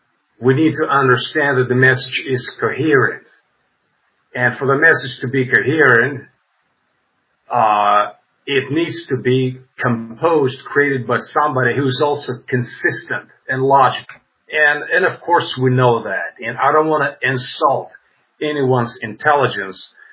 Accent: Russia; English is a second language; I'm not a native English speaker, so my apologies and kudos for all my English-speaking viewers that they have to bear up with my English.

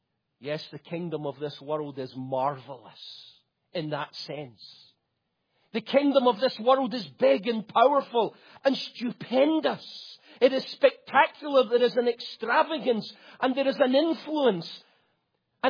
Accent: United States; Because I might not sound like it, but I'm an American. And I'm very proud of it. I'm happy to be an American.

